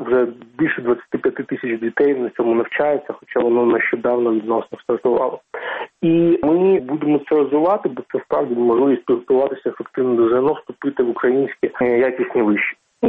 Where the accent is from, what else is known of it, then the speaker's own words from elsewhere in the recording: Donetsk, Donetsk Oblast, Ukraine; Я сам з Донбасу, я родом з Донецька, тому я думаю, що доволі непогано тут знаю цю специфіку.